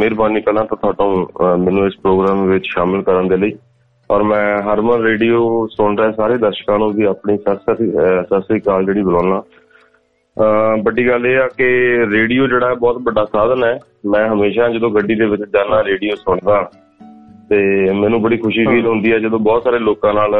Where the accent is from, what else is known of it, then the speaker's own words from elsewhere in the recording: Rurki, Punjab, India; born there; ਜਿੱਦਾਂ ਕਾਗਜ਼ਾਂ ਦੇ ਵਿੱਚ ਆਪਾਂ ਕਰਦੇ ਹਾਂ 2 ਮਈ 1980 ਮੇਰਾ ਚੱਲਦਾ ਹੈਗਾ, ਤੇ ਜ਼ਿਲ੍ਹਾ ਜਲੰਧਰ ਦਾ ਬਹੁਤ ਹੀ ਖਾਸ ਪਿੰਡ ਹੈ ਰੁੜਕੀ, ਉੱਥੇ ਮੇਰਾ ਜਨਮ ਹੋਇਆ ਸੀਗਾ।